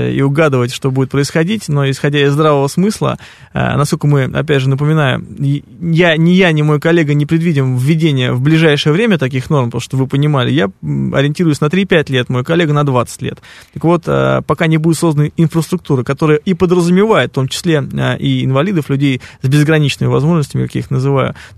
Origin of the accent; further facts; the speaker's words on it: Moscow, Russia; Я живу за МКАДом, меня это устраивает. Я же коренной житель Москвы, родился в Москве. Мама моя родилась в Москве.